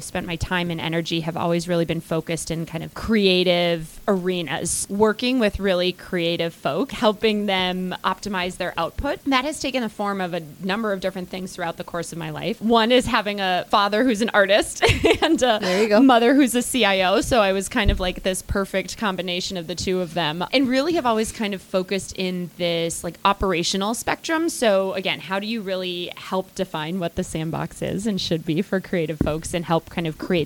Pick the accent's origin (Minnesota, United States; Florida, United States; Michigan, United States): Minnesota, United States; also born or lived in Ohio; I use she, her, hers pronouns. I'm originally from Minnesota. I was actually born on the Iron Range up north